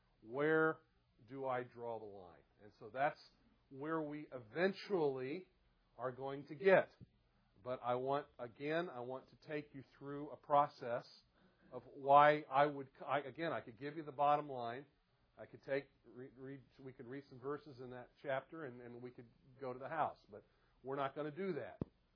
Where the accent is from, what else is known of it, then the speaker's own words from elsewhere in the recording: Greenville, United States; I come from Greenville.